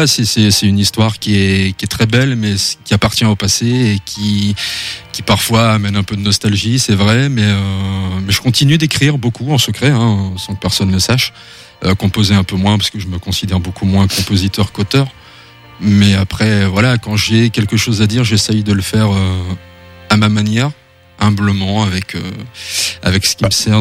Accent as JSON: {"language": "French", "town": "Armentières", "region": "Hauts-de-France", "country": "France", "tie": "born or raised there", "said": "Oui, je viens du pays du charbon. Je viens du Nord, donc je suis né à Armentières il y a bientôt 40 ans."}